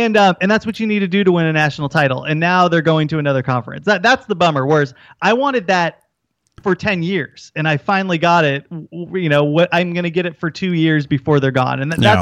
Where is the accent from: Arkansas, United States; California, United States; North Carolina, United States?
California, United States; Look, I grew up in Southern California.